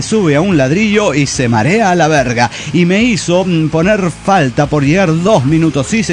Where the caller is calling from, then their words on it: Cochabamba, Bolivia; de Cochabamba, Bolivia.